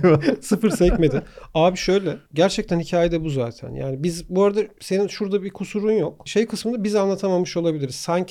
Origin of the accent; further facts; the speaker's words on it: Ankara, Turkey; Ankaralıyım ben.